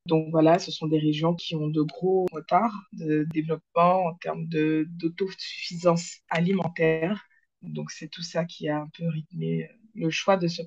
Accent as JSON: {"language": "French", "town": "Le Moule", "region": "Guadeloupe", "country": "France", "said": "je suis une Guadeloupéenne, moulienne plus précisément. J'ai 28 ans"}